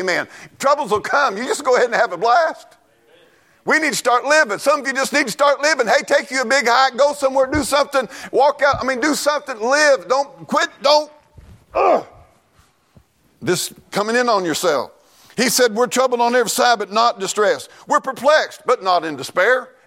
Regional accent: United States; I look at myself, I ain't nothing but a sissy. I'm an American sissy.

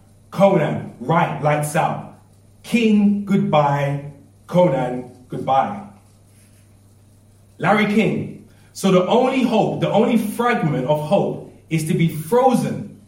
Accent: Ghana; I'm from Ghana, so it's just innumerable in cedis.

